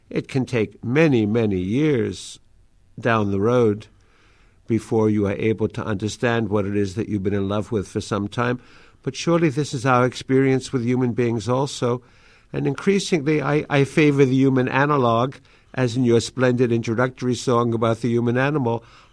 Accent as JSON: {"language": "English", "region": "New York", "country": "United States", "tie": "born or raised there", "first_language": "Yiddish", "second_language": "English", "said": "I grew up in the Bronx speaking Yiddish, and because Mama and Papa only spoke Yiddish, and that was the language at home. And I taught myself to read English."}